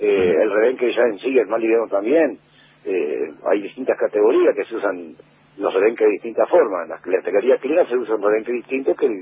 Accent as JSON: {"language": "Spanish", "country": "Uruguay", "moved": "yes", "lives_now": "Argentina", "said": "Yo conozco todo el país, yo soy uruguayo."}